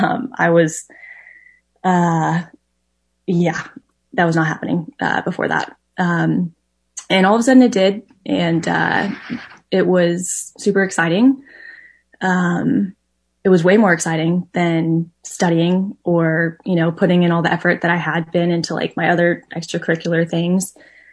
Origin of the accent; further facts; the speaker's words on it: Houston, Texas, United States; I'm from Houston. That's where I was born, where I grew up, spent my whole life in the same house.